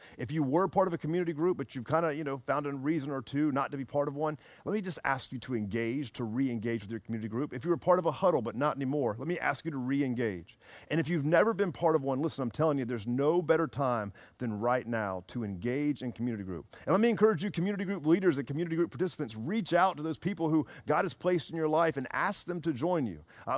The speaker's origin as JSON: {"language": "English", "region": "the South", "country": "United States", "tie": "born or raised there", "said": "You know, I was raised here in the South, and I can remember spending time with my granddad as a young man."}